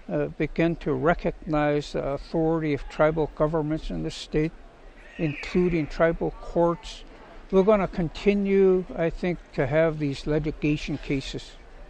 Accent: Fort Yukon, Alaska, United States; And growing up in Fort Yukon, tribal council governed the community, and they had ordinances in place.

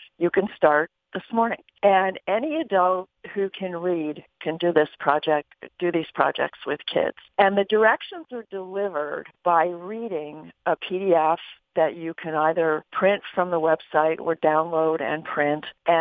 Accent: United States; one of my struggles as an American has always been the difficulty of my fellow citizens to fully embrace the kind of diversity that makes us thrive

